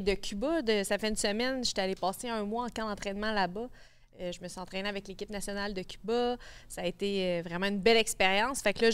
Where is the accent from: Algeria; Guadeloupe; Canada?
Canada; Joliette, Quebec; J'ai un cheval, moi je viens de la ferme, je viens de Joliette, je suis retournée dans ma famille.